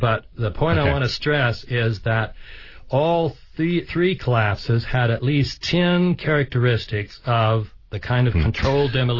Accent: United States; pardon me, I'm American, so I talk Fahrenheit.

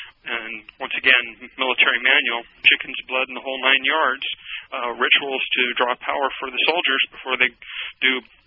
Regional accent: West Coast, United States; I was living in, I grew up on the West Coast

